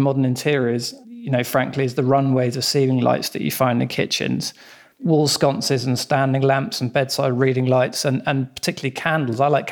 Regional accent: London, United Kingdom; I was born and raised in London

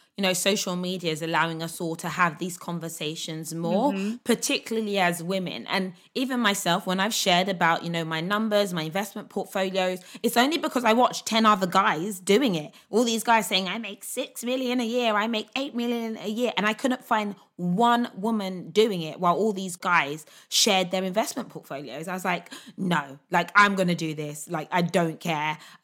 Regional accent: United Kingdom; Like, tell me what this means as a British person.

